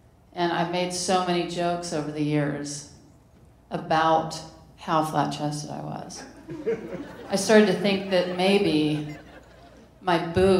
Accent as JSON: {"language": "English", "region": "Mississippi", "country": "United States", "said": "I'm originally from Mississippi."}